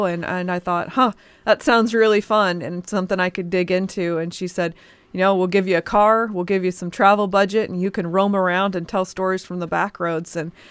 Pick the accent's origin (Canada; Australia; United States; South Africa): United States; Roy, Washington; I grew up on a small cattle farm, like a little ranch, outside of Roy, Washington, which if you know where Olympia is and you know where Tacoma is